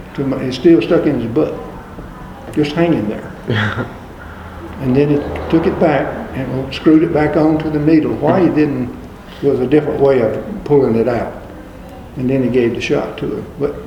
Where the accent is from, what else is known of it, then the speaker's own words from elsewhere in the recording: North Carolina, United States; Between Bailey and Spring Hope, Stanhope, Place Chapel.